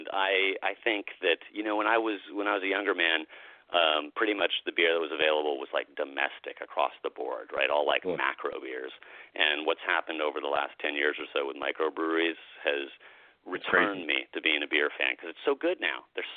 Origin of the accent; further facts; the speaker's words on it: Los Angeles, California, United States; now in Connecticut, United States; growing up in Los Angeles and being exposed to such a variety of different Central American, Mexican food, it's of all the things I lament in Connecticut